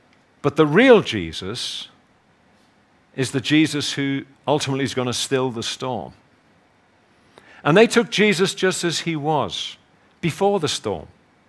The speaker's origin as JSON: {"language": "English", "town": "Liverpool", "region": "North West England", "country": "United Kingdom", "said": "I come from Liverpool. I can't help that."}